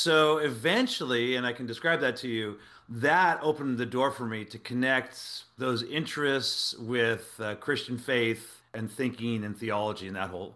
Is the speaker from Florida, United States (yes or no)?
no; California, United States; Well, I grew up in the Silicon Valley in a non-religious household.